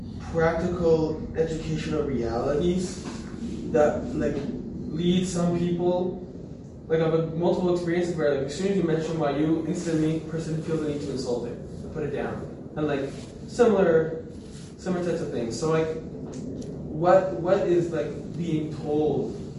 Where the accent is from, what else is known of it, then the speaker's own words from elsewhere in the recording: Riverdale, New York, United States; I'm from Riverdale.